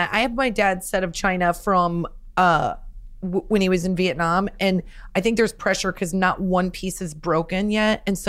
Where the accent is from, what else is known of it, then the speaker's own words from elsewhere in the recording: Nebraska, United States; growing up in Nebraska, my mom was a teacher and my dad sold cars, so we weren't rolling in the dough.